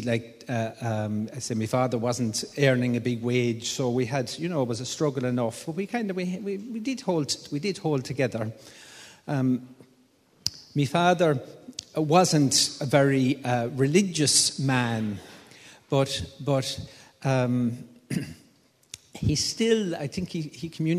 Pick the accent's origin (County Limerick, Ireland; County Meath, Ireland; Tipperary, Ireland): County Limerick, Ireland; Limerick; now in Cavan, Ireland; I'm from Limerick originally, but I'm living now in Cavan. I married a Cavan woman, and we spent a good bit of our lives in the Midlands, but eventually she got me up to Killeshandra, where I came from this morning.